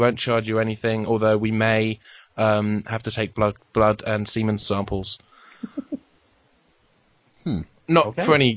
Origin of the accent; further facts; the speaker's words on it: Luton, East of England, United Kingdom; now in Los Angeles, United States; I'm certainly going to be contacting like my, you know, local bookstores in Los Angeles and in my hometown of Luton